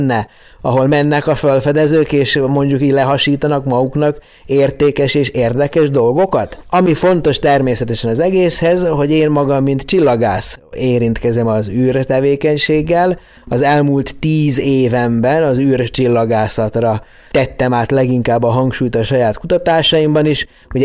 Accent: Horgoš, Vojvodina, Serbia; Ugye én 1972-ben születtem Jugoszláviában, ugye mai Szerbia területén, a Röszke-Horgos határátkelő déli oldalán, Horgos faluban nőttem fel

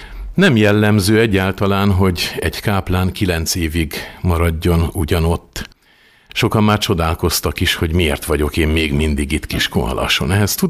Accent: Baia Mare, Maramureș, Romania; a következő vasárnapon volt Nagybányán az új misém. Hát sajnos nem abban a templomban, nem a Krisztus Király templomban, ahol felnőttem, és ahol a hivatásom is megerősödött, hanem a másik templomban, ahol kereszteltek, első áldozó és bérmálkozó voltam.

